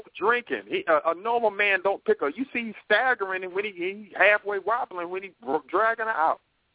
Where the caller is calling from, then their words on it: North Carolina, United States; Yes, family. I'm calling from North Carolina.